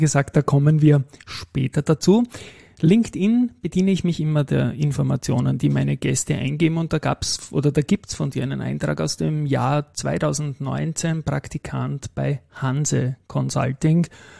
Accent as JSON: {"language": "German", "region": "Vienna", "country": "Austria", "said": "da sind wir stolz als Wiener"}